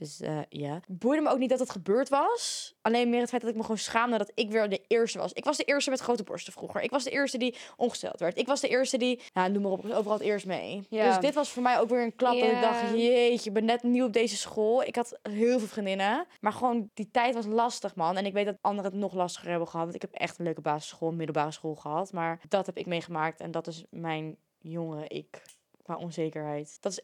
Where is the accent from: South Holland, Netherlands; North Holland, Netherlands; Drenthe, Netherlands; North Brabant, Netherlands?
North Brabant, Netherlands; accent: Brabant; Ik ben een Brabander, hè? Ik ken geen Engels.